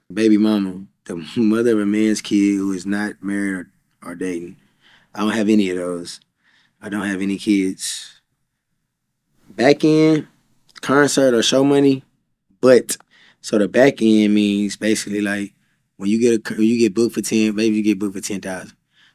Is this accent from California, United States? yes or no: no; Houston, Texas, United States; I'm from Houston. We have experienced a lot of that.